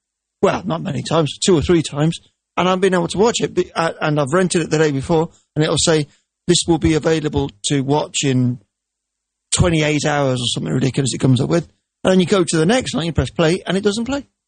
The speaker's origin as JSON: {"language": "English", "country": "United Kingdom", "said": "Well, I'm British and I'm Apple."}